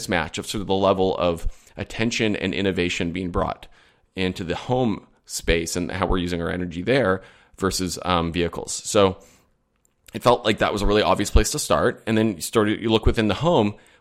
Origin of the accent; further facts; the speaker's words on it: Alberta, Canada; I'm actually from Alberta, which is a part of Canada where the main industry is the fossil fuel industry.